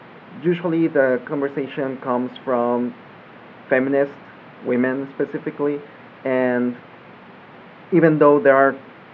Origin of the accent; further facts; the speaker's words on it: Tampico, Tamaulipas, Mexico; moved away; So when I was still back in my hometown, Tampico, I worked in the community theater